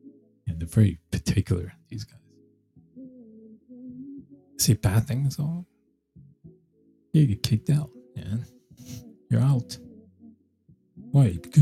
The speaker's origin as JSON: {"language": "English", "region": "New Jersey", "country": "United States", "tie": "born or raised there", "said": "That's where I grew up, New Jersey. Yeah, I grew up in New Jersey. I went to school, grew up in Bergen County."}